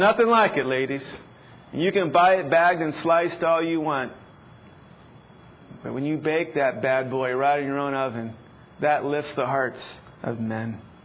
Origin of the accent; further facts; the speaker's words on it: Los Angeles, California, United States; You know, Lynette and I, we grew up in Los Angeles, but we went to college in Missouri.